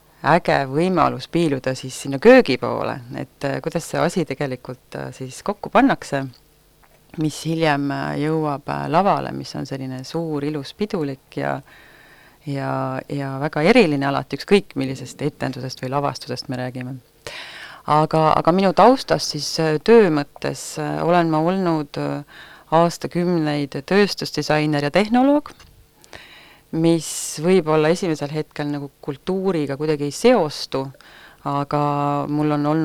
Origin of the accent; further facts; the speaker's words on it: Paide, Järva County, Estonia; Jaa, ma tulen Paidest, olen siin üles kasvanud, siis olnud päris mitukümmend aastat Paidest ära ja nüüd siis taas jälle Paidekas.